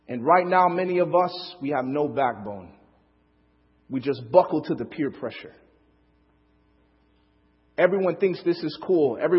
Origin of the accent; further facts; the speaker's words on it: Chicago, Illinois, United States; And I'm saying that as an inner city person. I grew up in Chicago.